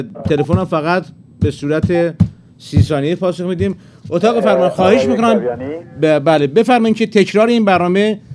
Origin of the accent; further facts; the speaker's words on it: Iran; پیشانی بلند شما را با اجازه همسرت میبوسم به عنوان یک ایرانی